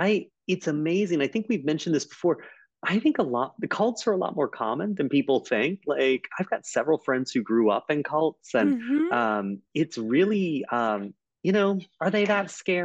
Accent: South Carolina, United States; See, I'm from South Carolina originally, so like snow sounds so exotic.

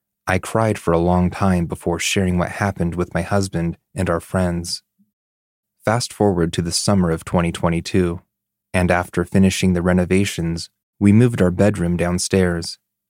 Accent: Canada; now in Denmark; I am Canadian, and my husband is Danish. We live in Denmark

